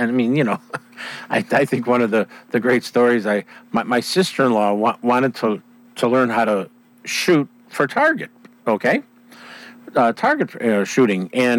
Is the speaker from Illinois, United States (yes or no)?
yes; Chicago, Illinois, United States; I grew up in Inglewood. You're talking about the city of Chicago, folks. I grew up in Inglewood.